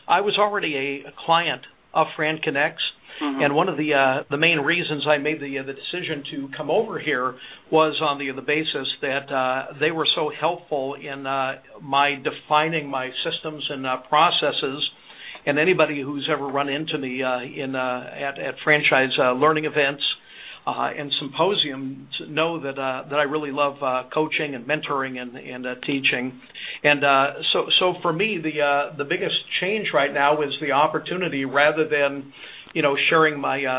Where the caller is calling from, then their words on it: Reston, Virginia, United States; Just outside of Washington, D.C. in beautiful Reston, Virginia.